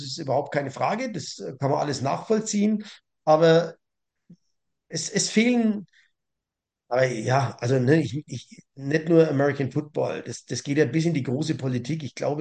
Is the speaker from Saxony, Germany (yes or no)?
no; Rothenburg, Bavaria, Germany; born there; Also ich bin zwar ein gebürtiger Rodenburger, habe aber nie mitgemacht